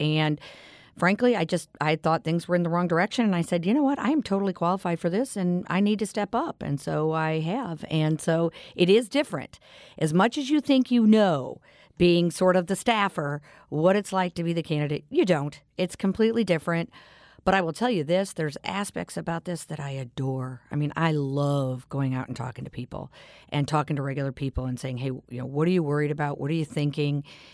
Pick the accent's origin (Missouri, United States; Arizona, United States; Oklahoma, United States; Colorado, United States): Missouri, United States; I was born and raised in St. Louis County my whole life. And my whole family's here. My parents were raised here.